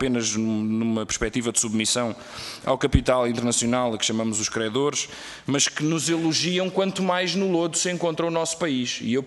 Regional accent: Portugal; Eu lamento, como comunista e como português

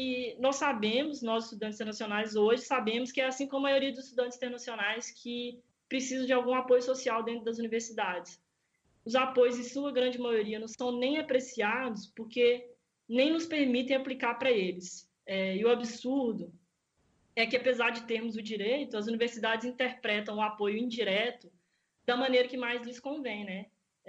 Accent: Brazil; now in Aveiro, Portugal; eu estudo na Universidade de Aveiro, estou no terceiro ano da licenciatura em Engenharia Informática e sou brasileira.

